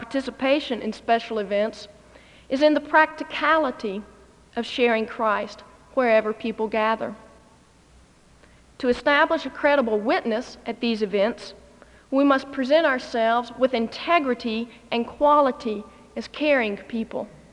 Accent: United States; particularly as a missionary and as an American, to be in the Canadian Olympics

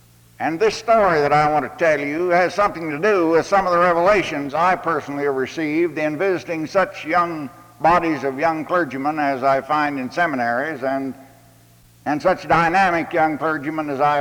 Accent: Kansas, United States; I grew up out in the Midwest in the state of Kansas

